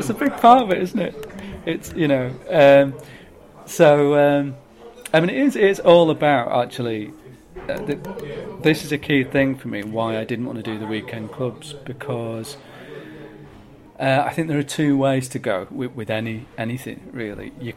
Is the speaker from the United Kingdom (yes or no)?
yes; Manchester, North West England, United Kingdom; also born or lived in Brighton; So Manchester was a no-brainer because it's my hometown.